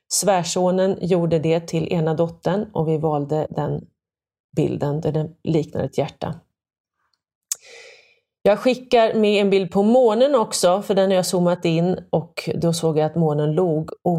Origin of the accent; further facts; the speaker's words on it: Finland; Mitt hemland Finland, där är Alla hjärtans dag döpt till Ystävän Päive, alltså vännens dag.